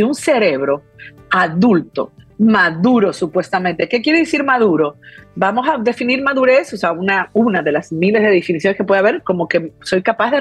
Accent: Peru; yo me acuerdo chiquita en Perú, que yo soy de Perú

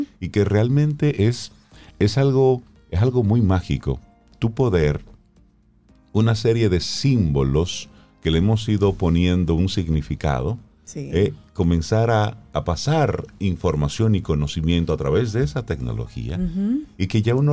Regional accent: Salcedo, Hermanas Mirabal, Dominican Republic; Mi sangre cibaeña que corre por las venas.

